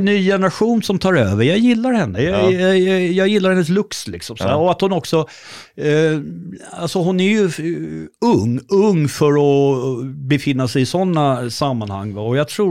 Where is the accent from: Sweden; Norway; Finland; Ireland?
Ireland; Dublin, Leinster; also born or lived in London; Sen flyttade vi till Dublin och där har jag... minnen.